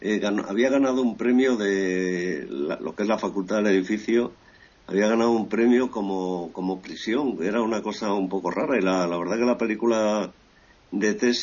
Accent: Equatorial Guinea; also born or lived in Ferrol, Spain; me crié en Guinea Ecuatorial, porque mi padre era militar, y he estado siempre de un lado para otro, y donde llevo más tiempo viviendo es en Cáceres, y estoy muy encantado de vivir en Cáceres. Desde el año 86

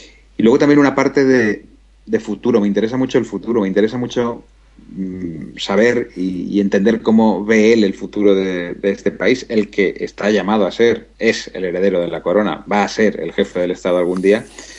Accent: Madrid, Community of Madrid, Spain; Soy madrileño, aquí nací, me encanta mi tierra.

